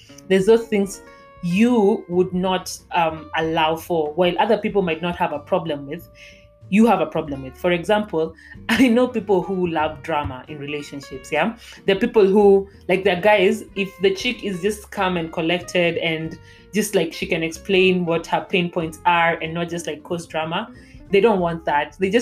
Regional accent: Kenya; I know, like I'm Kenyan, but really.

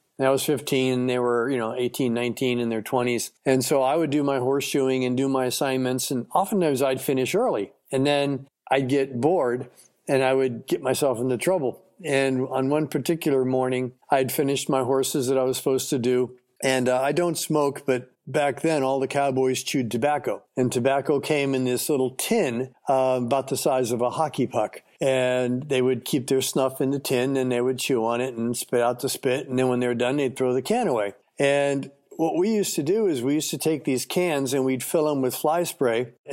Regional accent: Florida Keys, Florida, United States; You know, I was born in the Florida Keys and grew up traipsing through the swamps with my older brother.

